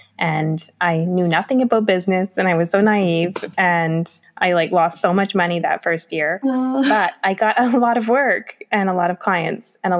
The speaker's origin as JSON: {"language": "English", "town": "Vancouver", "region": "British Columbia", "country": "Canada", "said": "I'm from Vancouver, Canada. It's a really lovely place to live. It's a city that thinks it's a big city, but it's really not very big. It's got oceans and mountains and forests, such a huge variety of nature within like a 45-minute drive."}